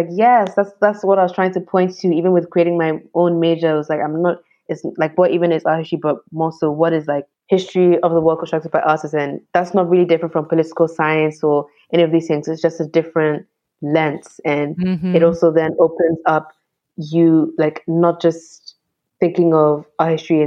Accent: Ghana; how then that makes space for other forms of art, and especially sort of like being Ghanaian. And like, if I was just understanding Ghana's arts in terms of painting and sculpture, I would be missing so much.

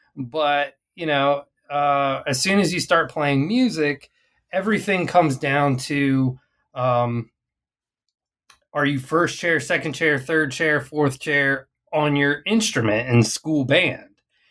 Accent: Virginia, United States; born or raised there

